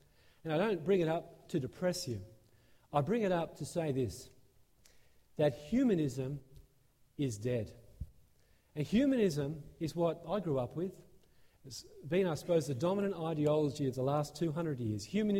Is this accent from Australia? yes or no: yes; Australia; now in Canada; And as an Australian, I'm tempted to think in Canada, it's minus 30 degrees.